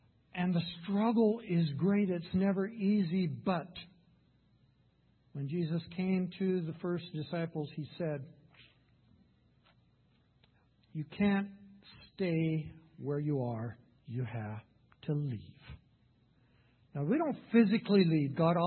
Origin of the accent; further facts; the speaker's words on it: Ethiopia; We don't wear watches in Ethiopia, so it's a very fluid time.